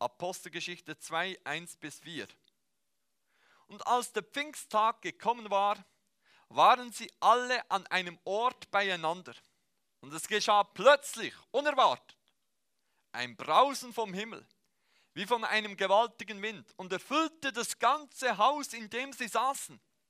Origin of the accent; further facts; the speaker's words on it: Bern, Switzerland; ich komme aus dem Emmental, ich war nicht immer in Bern